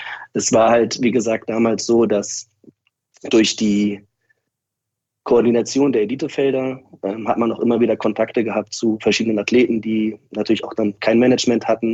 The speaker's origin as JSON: {"language": "German", "region": "Berlin", "country": "Germany", "tie": "born or raised there", "said": "Das heißt, ich bin in Berlin geboren, hier auch aufgewachsen."}